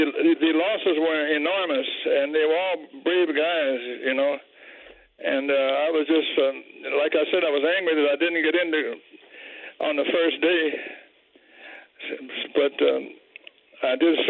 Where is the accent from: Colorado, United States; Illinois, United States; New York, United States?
Illinois, United States; Chicago; Yeah, I lost a very close friend that I grew up with in Chicago.